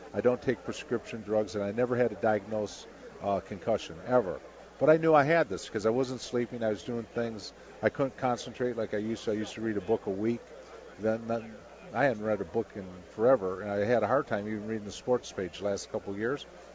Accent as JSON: {"language": "English", "town": "Buffalo", "region": "New York", "country": "United States", "said": "I came from Buffalo, and we didn't have quite the defense that they had there."}